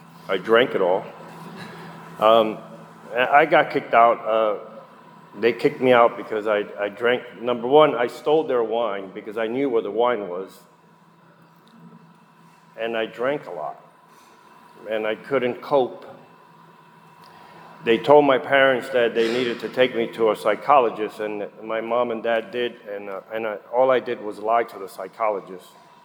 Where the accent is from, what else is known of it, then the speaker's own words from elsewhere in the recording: Union City, New Jersey, United States; also born or lived in Puerto Rico; I was born in the Caribbean, in a little island called Puerto Rico. And I was raised in the Garden State of New Jersey.